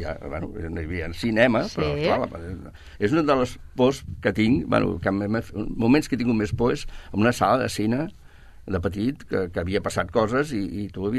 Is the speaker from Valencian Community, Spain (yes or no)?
no; Mollet del Vallès, Catalonia, Spain; born there; Doncs vaig néixer el 48 a Mollet del Vallès. Era una família normaleta, del centre